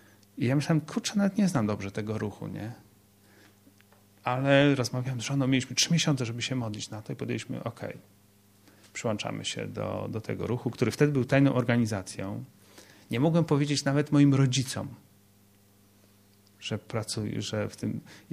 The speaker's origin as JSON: {"language": "Polish", "region": "Lublin Voivodeship", "country": "Poland", "tie": "born or raised there", "said": "ja gdzieś wychowywałem się na takiej małej wsi w województwie lubelskim, o której moi koledzy z innych wsi mówili, że tam wrony zawracają."}